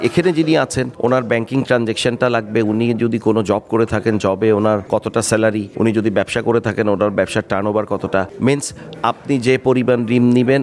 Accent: Bangladesh; আমরা যেহেতু বাংলাদেশ থেকে এসেছি, আপনাদের সুদূর অস্ট্রেলিয়ায় এসেছি

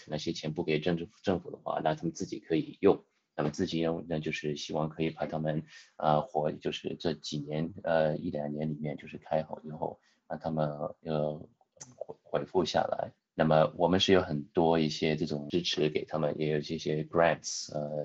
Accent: Melbourne, Victoria, Australia; Chinese is a second language; 我也可以说我是这里长大的嘛，所以我中文不是很好，但是也能说到这个已经，拼命的学了。

